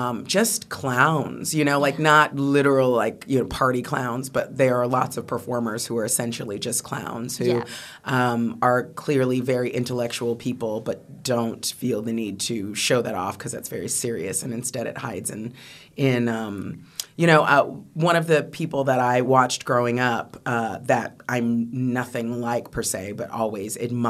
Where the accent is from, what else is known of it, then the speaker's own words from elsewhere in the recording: United States; now in London, United Kingdom; Yes, I am.